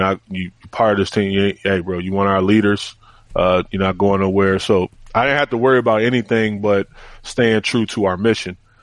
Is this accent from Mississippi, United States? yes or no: no; Milwaukee, Wisconsin, United States; And this is in my hometown in Milwaukee.